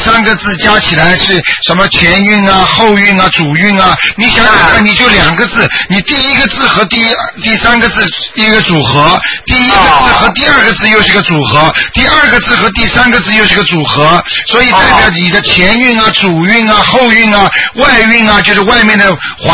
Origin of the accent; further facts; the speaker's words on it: Shanghai, China; 我们上海人说要识相一点。